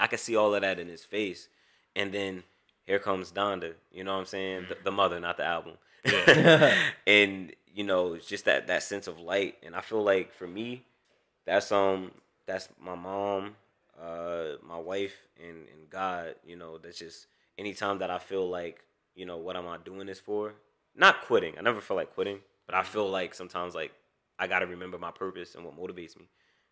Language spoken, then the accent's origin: English; Montclair, New Jersey, United States; Oh, I grew up in Montclair, New Jersey, man.